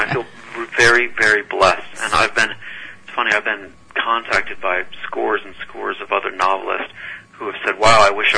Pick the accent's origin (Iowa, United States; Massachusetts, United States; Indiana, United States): Iowa, United States; Des Moines; It's always fun to get back to Iowa. I grew up in Des Moines and spent some summers up at Okoboji and doing all that. And I love Iowa.